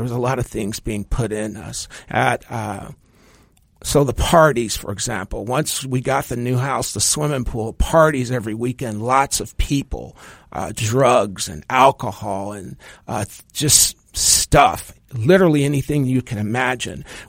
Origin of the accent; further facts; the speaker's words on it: Indianapolis, Indiana, United States; I grew up in Indianapolis, Indiana. I was born in the 60s